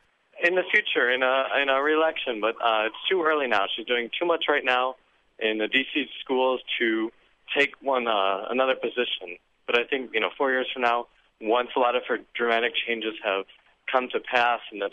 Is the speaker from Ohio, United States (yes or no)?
yes; Cleveland, Ohio, United States; now in Greenville, United States; I'm a recent college graduate who I'm recently moved from Cleveland, Ohio to Greenville, Mississippi.